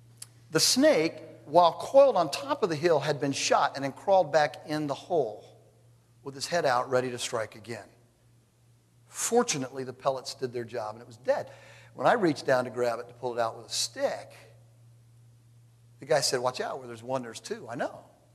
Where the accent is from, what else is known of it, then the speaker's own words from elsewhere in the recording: California, United States; You know, I'm from California. We've killed everything.